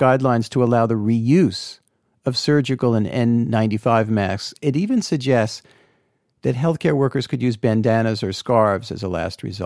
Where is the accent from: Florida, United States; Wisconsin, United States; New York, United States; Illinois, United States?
New York, United States; Doctor, as a New Yorker, as someone whose brother is an ER doctor, and just as a fellow human being, I thank you from the bottom of my heart